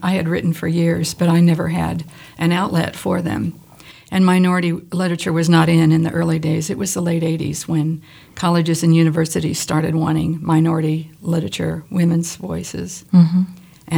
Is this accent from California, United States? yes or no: no; Kansas City, Missouri, United States; born there; I was born in Kansas City, and we would make trips down to my mother's parents. It was farm.